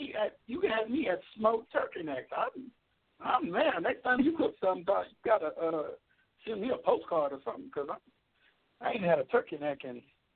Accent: Louisiana, United States; See, I grew up in Louisiana, and so I'm just used to eating some good food.

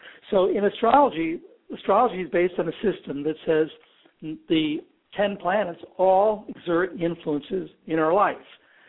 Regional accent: Chicago, Illinois, United States; Absolutely. I was born and raised in Chicago. I'm a recovering Chicago Cubs fan.

